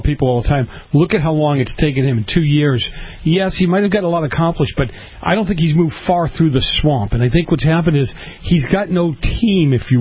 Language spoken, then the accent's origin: English; Boston, Massachusetts, United States; Stephen, this is, look, I grew up in Boston at a very violent time